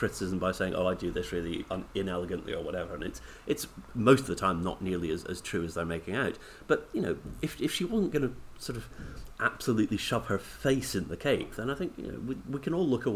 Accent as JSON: {"language": "English", "region": "Scotland", "country": "United Kingdom", "said": "I hate green things in food, as you know, being Scottish"}